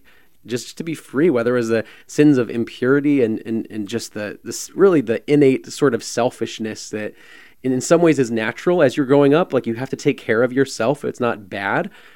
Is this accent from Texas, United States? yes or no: yes; Texas, United States; accent: Southern drawl; So I grew up in South Texas, as you can tell by my thick Southern drawl today.